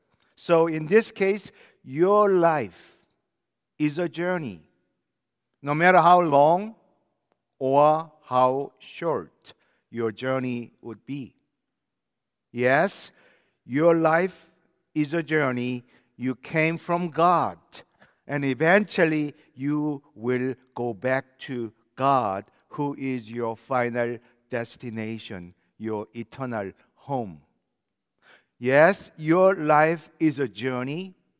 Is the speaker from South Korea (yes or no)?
yes; South Korea; moved away as an adult; now in United States; I traveled mostly to my home country, South Korea, with my family several times, and I loved every moment of those overseas trips. I cannot believe that it has been over 40 years since I immigrated into this United States of America.